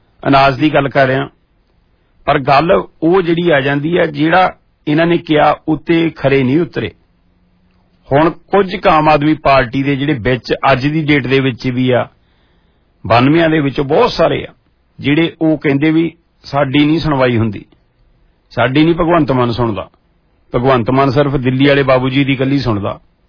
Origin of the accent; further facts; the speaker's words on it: Kohala, Punjab, India; ਜਲੰਧਰ ਤੋਂ ਮੇਰਾ ਪਿੰਡ ਕੋਹਾਲਾ